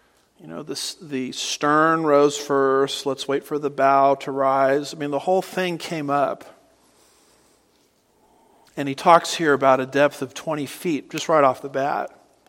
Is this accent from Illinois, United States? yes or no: no; California, United States; now in Texas, United States; Now, I'm from California, and I moved to Texas over 2 decades ago.